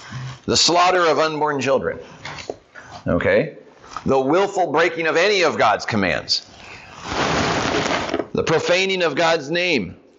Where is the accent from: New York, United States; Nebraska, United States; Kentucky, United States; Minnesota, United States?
Minnesota, United States; As a Minnesotan, all right.